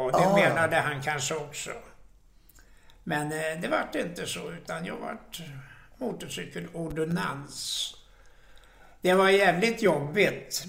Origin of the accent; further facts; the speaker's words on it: Spånga, Stockholm County, Sweden; moved away as an adult; also born or lived in Forsbacka; Ja, Spånga.